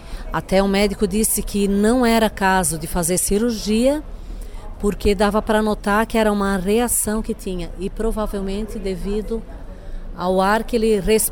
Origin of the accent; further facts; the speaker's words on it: Paraná, Brazil; moved away; faz 22 anos que a gente veio do Paraná